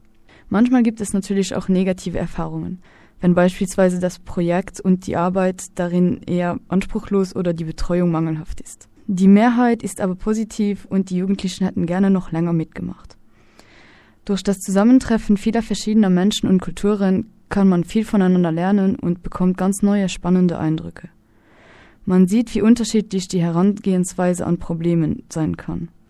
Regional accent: Luxembourg; now in Vienna, Austria; Ich stamme aus Luxemburg und bin derzeit mit dem Europäischen Freiwilligendienst in Wien. Im nächsten Semester möchte ich hier anfangen zu studieren.

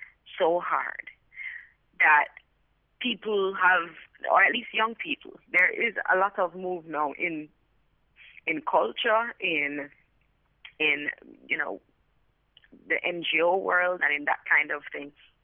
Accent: Jamaica; And I never even noticed it as a Jamaican

